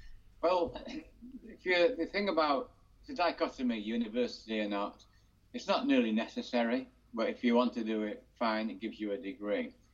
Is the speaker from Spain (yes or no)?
no; Manchester, North West England, United Kingdom; now in Florida, United States; I'm from Manchester, England, and now I live in Florida.